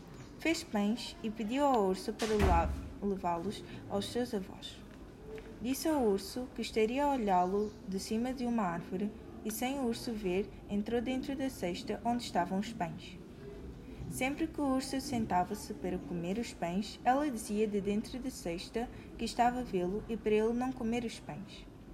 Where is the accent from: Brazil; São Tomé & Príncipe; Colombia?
São Tomé & Príncipe; also born or lived in Russia; porque eu sou santomense e russa